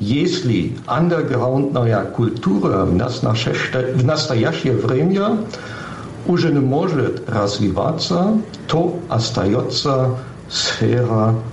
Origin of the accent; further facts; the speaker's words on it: Giessen, Hesse, Germany; Мой родной город Гießen совсем небольшой, но он называет себя университетским городом.